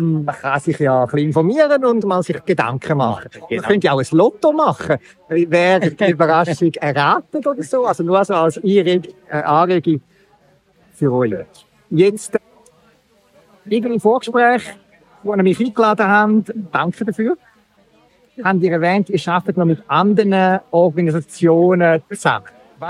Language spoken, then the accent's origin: German; Switzerland; Darf ich da als Schweizer auch kommen